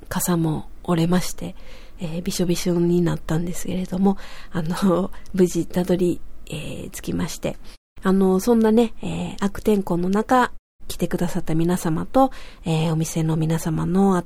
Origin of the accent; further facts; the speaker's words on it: Kobe, Hyogo, Japan; 私のふるさとである神戸